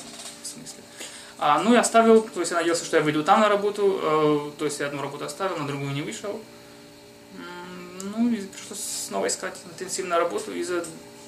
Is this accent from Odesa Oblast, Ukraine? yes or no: no; Mykolaiv Oblast, Ukraine; moved away as an adult; now in United States; Николаевская область.